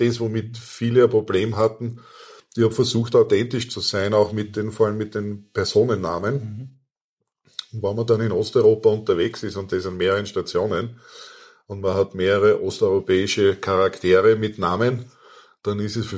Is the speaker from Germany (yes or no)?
no; Austria; ich bin Österreicher